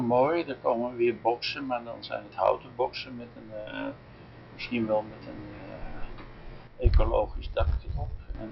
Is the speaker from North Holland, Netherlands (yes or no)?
yes; Amsterdam, North Holland, Netherlands; Ja, ik ben helemaal van Amsterdam.